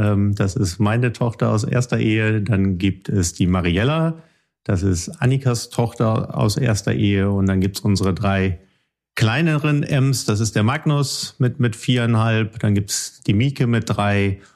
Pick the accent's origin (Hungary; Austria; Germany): Germany; Wilhelmshaven, Lower Saxony; also born or lived in Stuttgart; Ich bin grundsätzlich geborener Schwabe, in Stuttgart geboren, seit 86 lebend in Wilhelmshaven, bin hier aufgewachsen und bin ein norddeutsches Kind. Meine Mutter ist Finnin, halber Finne.